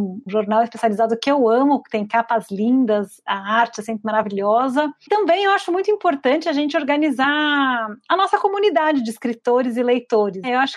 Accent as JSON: {"language": "Portuguese", "region": "São Paulo", "country": "Brazil", "tie": "born there", "said": "Bom, eu nasci em São Paulo em 1979, então já faz um tempo."}